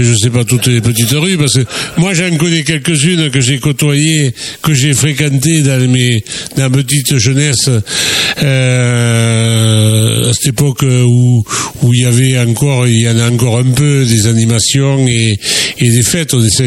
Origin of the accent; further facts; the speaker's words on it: Gascony, France; On est des Gascons, on est des solitaires